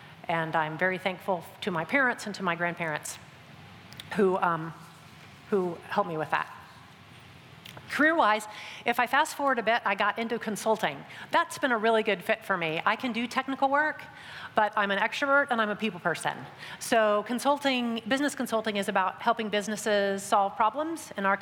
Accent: Michigan, United States; I'm originally from Michigan, the fourth cloudiest state in the US, let me say.

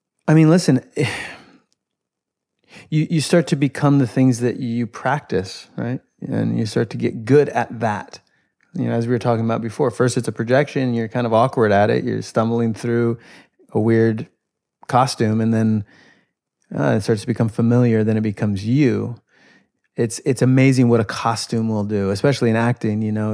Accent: Brooklyn, New York, United States; I was a hipster from Brooklyn making independent films on my video camera

